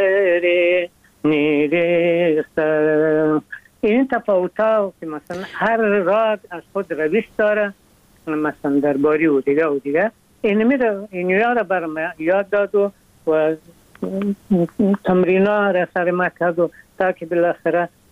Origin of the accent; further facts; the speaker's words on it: Afghanistan; اونام به این امید که گویا ما از افغانستان آمدیم